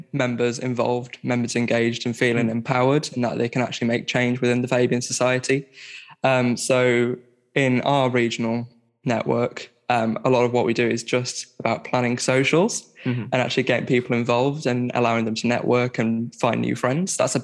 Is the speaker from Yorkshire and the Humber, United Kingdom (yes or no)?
yes; Barnsley, Yorkshire and the Humber, United Kingdom; now in Sheffield, United Kingdom; I'm from Barnsley. I'm living in Sheffield